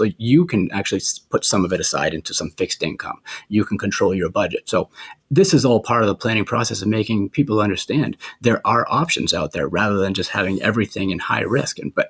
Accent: Biddeford, Maine, United States; now in Scarborough, United States; But also I'm from the area. I grew up in Biddeford. I went away to college in New Hampshire and now I'm living in Scarborough and my office is in Saco. So I never really left this area.

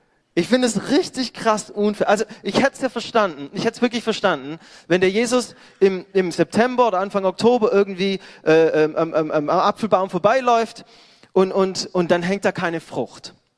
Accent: Baden-Württemberg, Germany; Ich komme ja aus dem Remstal.

